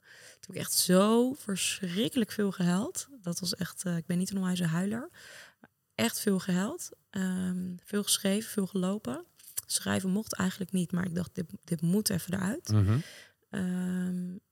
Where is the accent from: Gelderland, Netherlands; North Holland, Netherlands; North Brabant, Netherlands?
North Holland, Netherlands; Amsterdam; now in The Hague, Netherlands; Dus ik ben bijvoorbeeld nu net verhuisd naar Den Haag. Nou, daar heb ik precies geen connecties nog. Daar ben ik nog aan het bouwen. Ik kom echt uit Amsterdam.